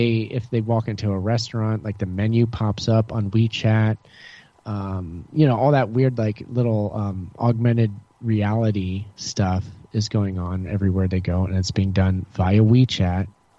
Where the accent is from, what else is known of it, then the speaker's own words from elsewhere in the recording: United States; That's a good thing to know as an American.